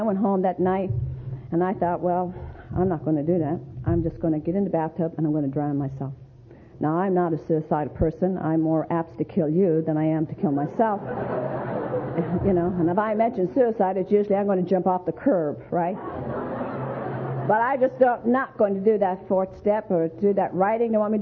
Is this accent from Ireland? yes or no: yes; Ireland; moved away; because I came from Ireland and they really didn't know, and I came from a large family